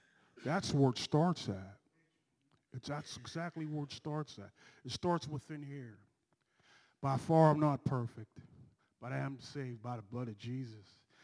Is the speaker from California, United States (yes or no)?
no; Canonsburg, Pennsylvania, United States; as Pastor Dennis said. I'm from Canonsburg, Pennsylvania.